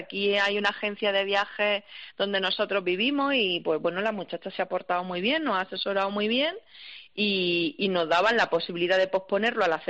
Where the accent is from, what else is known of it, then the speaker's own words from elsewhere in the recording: Cazorla, Andalusia, Spain; mi trabajo está en Almería, yo soy de Cazorla, en Jaén